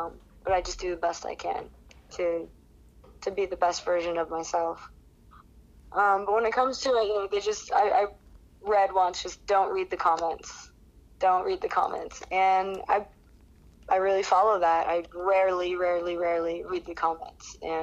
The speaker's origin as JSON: {"language": "English", "town": "Riverside", "region": "California", "country": "United States", "tie": "born or raised there", "also_born_or_lived": "San Marcos", "lives_now": "San Diego, United States", "said": "I grew up in Riverside, but I moved to San Marcos when I was just out of high school. I went to Cal State San Marcos and made San Diego my home, other than being in Bali."}